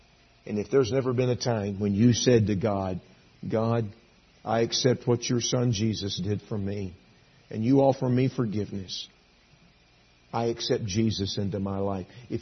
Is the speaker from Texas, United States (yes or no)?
yes; Texas, United States; I'm from Texas. I live in Texas. I always say that kind of hesitatingly because I'm rarely at home, but that's where my address is. I'm a Texan. I grew up there.